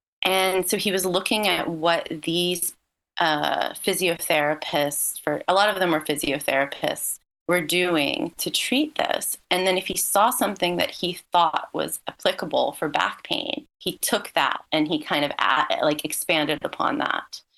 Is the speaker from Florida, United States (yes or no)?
no; Louisiana, United States; And I'm originally from Louisiana. I was at home visiting friends.